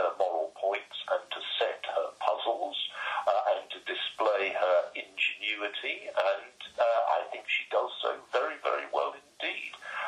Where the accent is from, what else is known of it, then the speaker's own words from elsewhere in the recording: United Kingdom; not because we're obviously British